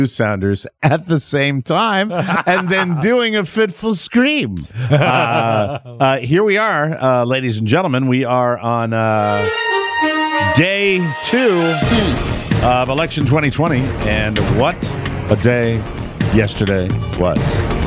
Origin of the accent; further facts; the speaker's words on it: Virginia, United States; Because my what I like to think of still is kind of my home state, Virginia, was sitting there.